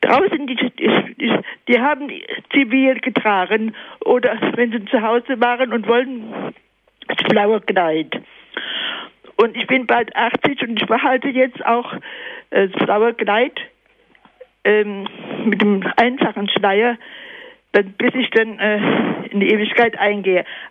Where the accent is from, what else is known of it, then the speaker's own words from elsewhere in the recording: Koblenz, Rhineland-Palatinate, Germany; born there; aus gebürtig aus Koblenz und habe in Koblenz auch Schönstadt kennengelernt.